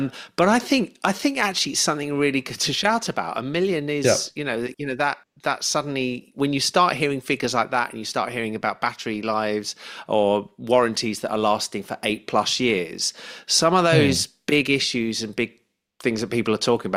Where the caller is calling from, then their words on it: London, United Kingdom; Hi, yes, I'm joining you from South London today.